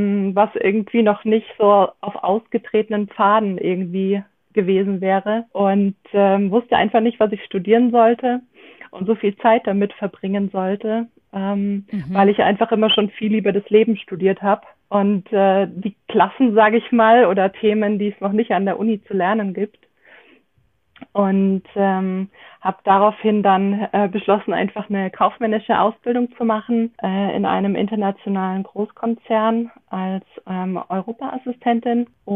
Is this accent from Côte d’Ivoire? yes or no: no; Munich, Bavaria, Germany; Ich bin ein Münchner Kindl, in München geboren, im Münchner Umland aufgewachsen. Und bin sehr idyllisch aufgewachsen